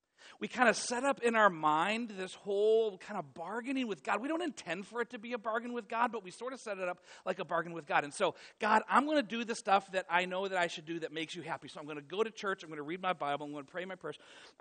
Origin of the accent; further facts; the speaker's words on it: Michigan, United States; I grew up in Michigan in the 80s, Detroit Tigers, right?